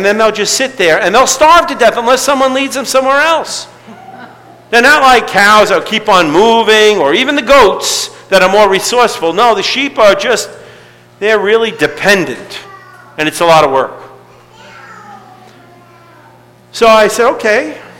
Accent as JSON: {"language": "English", "town": "Staten Island", "region": "New York", "country": "United States", "tie": "born or raised there", "said": "I grew up in Staten Island, and although we had some wildlife, we did not have many sheep"}